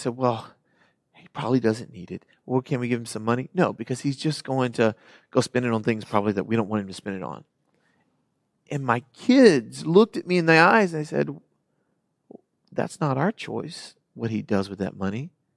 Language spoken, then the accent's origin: English; United States; And that's hard for me because I'm an American.